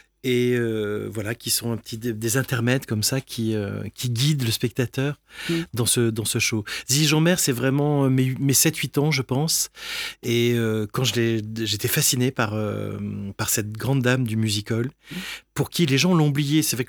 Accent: Marseille, Provence-Alpes-Côte d'Azur, France; Et moi, je suis marseillais, ça ne s'entend pas.

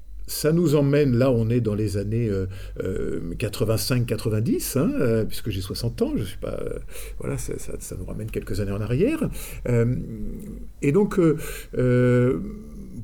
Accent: Paris, Île-de-France, France; Alors je venais de Paris, alors, il y avait sûrement des illusions de petits parisiens sur la forêt

